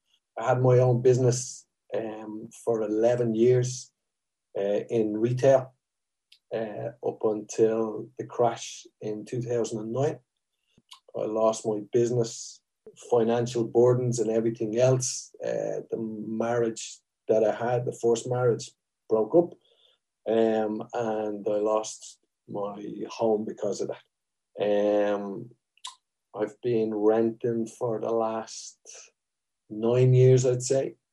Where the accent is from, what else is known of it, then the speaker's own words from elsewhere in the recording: Beaumont, Leinster, Ireland; now in Swords, Ireland; We live in Swords. I'm from Beaumont originally.